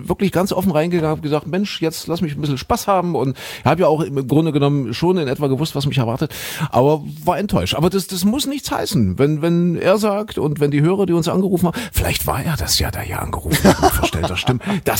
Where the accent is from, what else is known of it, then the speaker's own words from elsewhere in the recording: Saxony-Anhalt, Germany; born there; Gebürtig in Sachsen-Anhalt, wenn ich das hier mal sagen.